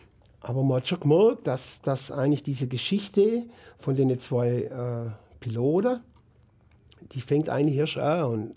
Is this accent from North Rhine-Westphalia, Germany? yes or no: no; Göppingen, Baden-Württemberg, Germany; Und ich komme ja ursprünglich aus Göppingen, also fast Nachbar.